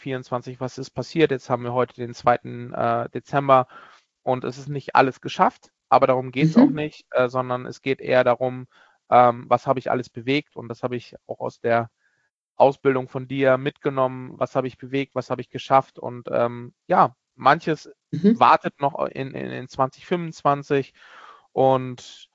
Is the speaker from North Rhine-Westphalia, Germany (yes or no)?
yes; Düsseldorf, North Rhine-Westphalia, Germany; born there; now in Hamburg, Germany; 44 Jahre alt, gebürtig aus Düsseldorf, Karst, wo ich bis vor ein paar Tagen auch noch war. Jetzt wieder zurück, heute gefahren nach Hamburg, lebe seit 17 Jahren in Hamburg.